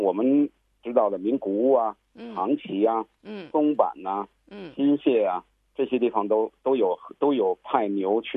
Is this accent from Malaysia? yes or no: no; China